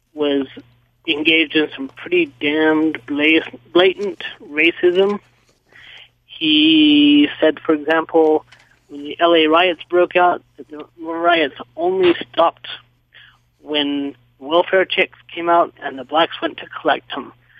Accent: Lake Jackson, Texas, United States; I grew up in Lake Jackson, Texas, which is in Ron Paul's district. When my family moved to Lake Jackson, the first memory I have is a cross burning.

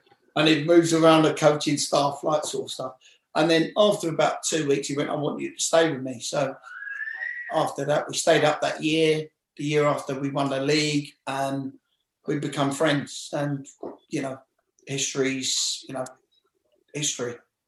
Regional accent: West London, London, United Kingdom; I'm from West London.

